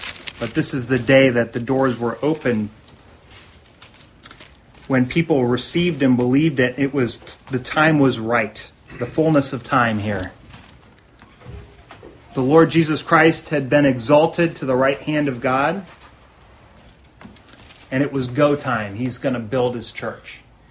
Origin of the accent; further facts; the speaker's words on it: United States; And I'm American, so I like it like that, right?